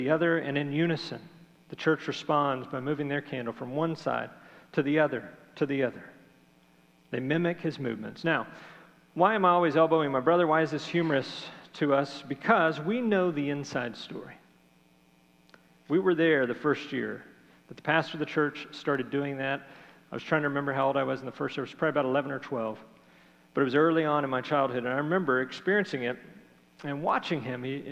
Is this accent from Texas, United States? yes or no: yes; Conroe, Texas, United States; whenever I had the ability to travel back to my hometown of Conroe, Texas on Christmas Eve